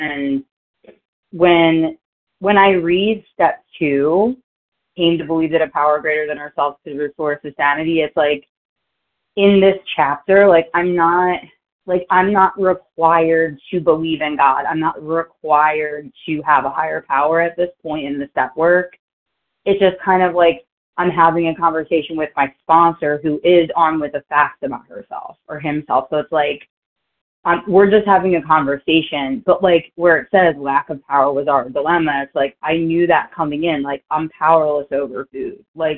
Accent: New Jersey, United States; And I'm from South Jersey. I'm from right outside of Philly.

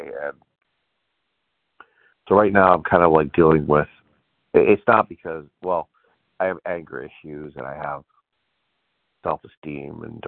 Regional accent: Michigan, United States; I'm also from Michigan, but I've been living in L.A.

